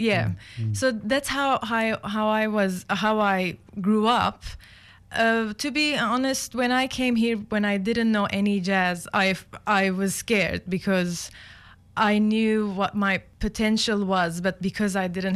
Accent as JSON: {"language": "English", "town": "Beirut", "region": "Beirut Governorate", "country": "Lebanon", "tie": "born or raised there", "said": "when I was growing up in Beirut and playing classical music"}